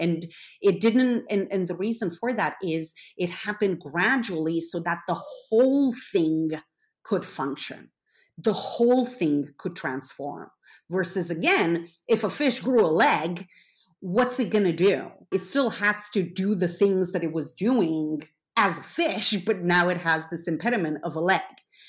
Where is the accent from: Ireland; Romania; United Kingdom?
Romania; I grew up in Romania and was there, I mean, I was very young, but when the Romanian Revolution happened